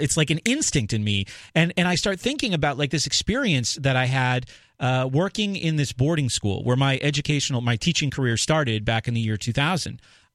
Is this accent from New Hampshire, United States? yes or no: yes; Exeter, New Hampshire, United States; And I grew up in New Hampshire in a wealthy town in the eastern part of the state called Exeter.